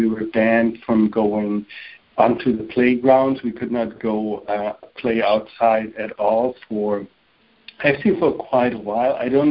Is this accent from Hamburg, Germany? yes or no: no; Berlin, Germany; accent: German; English is a second language; So I'm German. I was born and raised in West Berlin. So West Berlin, it was, of course, a little island in East Berlin.